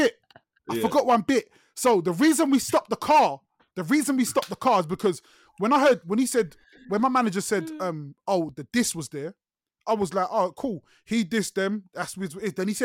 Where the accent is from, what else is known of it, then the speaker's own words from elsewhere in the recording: Luton, East of England, United Kingdom; Philly, I grew up in Luton, man.